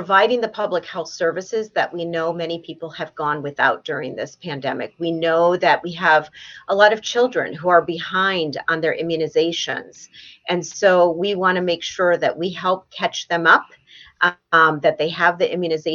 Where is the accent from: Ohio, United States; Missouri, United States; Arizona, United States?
Ohio, United States; Columbus; born there; I was born in Columbus, Ohio.